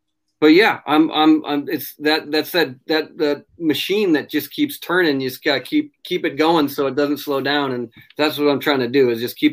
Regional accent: Minnesota, United States; also born or lived in Arizona; Well, I'm originally from Minnesota. Yeah, land of a thousand lakes. I grew up cane pole fishing in Canada with my Nordic family, I suppose.

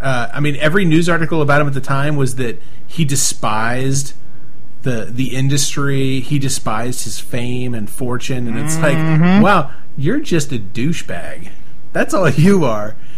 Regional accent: St. Louis, Missouri, United States; because we're from the St. Louis area, they have the St. Louis angle.

